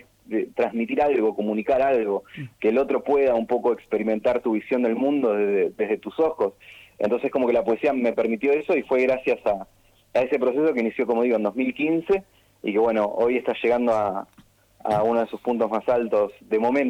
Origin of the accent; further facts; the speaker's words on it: Rosario, Santa Fe, Argentina; now in Corrientes, Argentina; yo soy rosarino, vivo en Corrientes